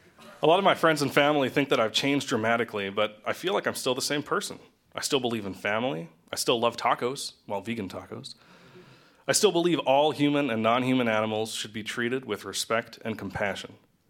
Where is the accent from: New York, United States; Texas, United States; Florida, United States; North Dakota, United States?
North Dakota, United States; Edinburgh; Yep, I grew up in Edinburgh, North Dakota, population 280.